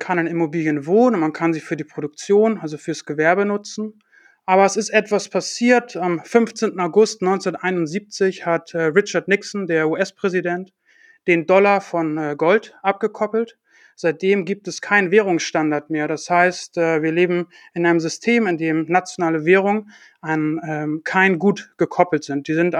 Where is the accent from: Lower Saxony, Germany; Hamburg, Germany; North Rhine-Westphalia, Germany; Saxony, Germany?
Hamburg, Germany; born there; zurückgekommen nach Deutschland, nach Hamburg, wo ich geboren bin